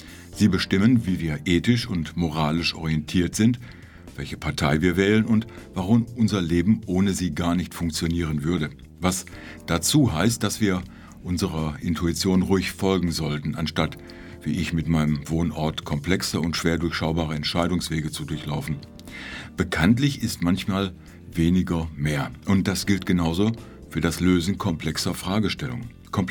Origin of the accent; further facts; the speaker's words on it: North Rhine-Westphalia, Germany; Niedersachsen wieder zu verlassen und in meine alte Heimat Ostwestfalen zurückzukehren.